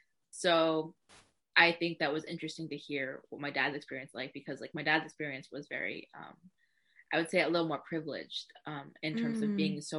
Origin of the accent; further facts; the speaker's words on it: Seattle, Washington, United States; Well, the distant land of the Emerald City, Seattle, yes. it really is an isolated place, but during my lifetime, it's grown into a really big and relevant city in the United States.